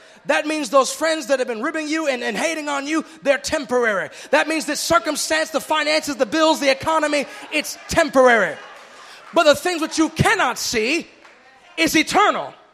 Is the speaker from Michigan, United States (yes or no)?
yes; Michigan, United States; He was only about 19 years old, and he was out with his youth group back in my hometown in Michigan.